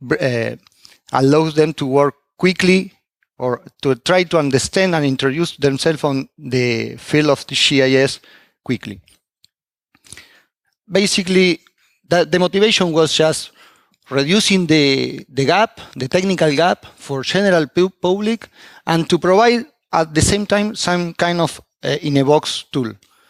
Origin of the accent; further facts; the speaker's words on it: Argentina; from Argentina.